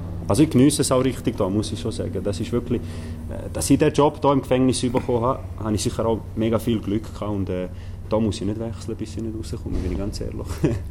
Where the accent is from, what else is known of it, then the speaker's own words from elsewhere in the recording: Switzerland; accent: Swiss German, mix of Graubünden and St. Gallen; ich bin in der Schweiz aufgewachsen. Ich bin mit ca. 5 hierher gekommen. Und seit dort bin ich in der Schweiz.